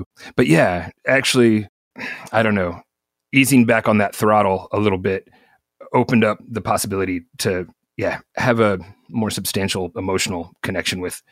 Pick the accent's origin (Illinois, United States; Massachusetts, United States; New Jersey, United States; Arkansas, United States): Arkansas, United States; And so I never had a basement growing up in Arkansas, but up in here, my wife's from Ohio and everybody's got basements up here in Ohio.